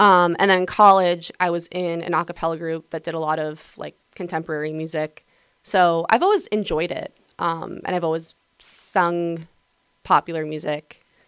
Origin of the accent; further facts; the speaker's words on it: Minneapolis, Minnesota, United States; now in Chicago, United States; I grew up in the Twin Cities, so Minneapolis, St. Paul.